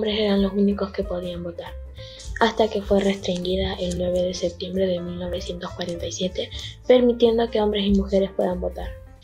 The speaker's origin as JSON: {"language": "Spanish", "town": "Loreto", "region": "Santiago del Estero", "country": "Argentina", "said": "tengo 12 años, soy de Loreto, Santiago del Estero."}